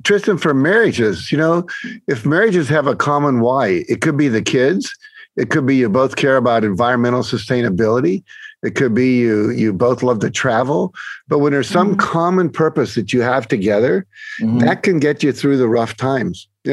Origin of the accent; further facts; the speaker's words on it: United States; Well, because I'm an American and I want to keep freedom in our country, you know?